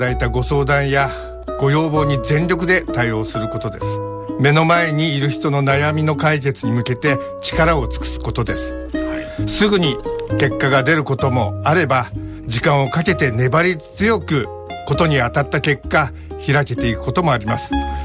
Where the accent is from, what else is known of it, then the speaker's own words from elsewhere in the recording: Kawaguchi, Saitama, Japan; 私の地元川口市は人口60万人を有し、映画キューポラの町として描かれました。